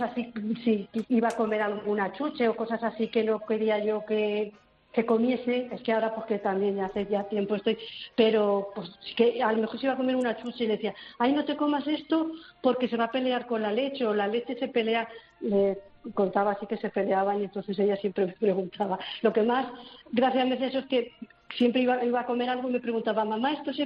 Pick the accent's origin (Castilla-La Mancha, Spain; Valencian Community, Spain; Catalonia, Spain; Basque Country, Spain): Castilla-La Mancha, Spain; Albacete; soy de Albacete